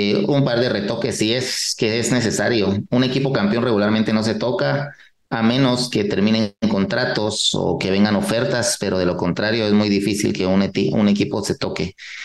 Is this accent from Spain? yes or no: no; Guatemala; pues obviamente como guatemalteco queremos que nuestros equipos estén llegando a las instancias finales